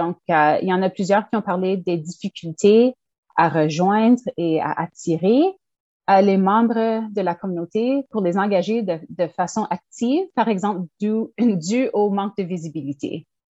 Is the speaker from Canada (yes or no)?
yes; Ontario, Canada; now in Vancouver, Canada; Donc, moi, je suis franco-ontarienne, je suis arrivée à Vancouver seulement en 2017